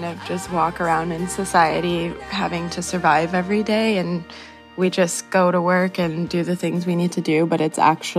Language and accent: English; Spruce Pine, North Carolina, United States; I grew up in Spruce Pine mostly. I definitely didn't love it there. It was very small and close-minded.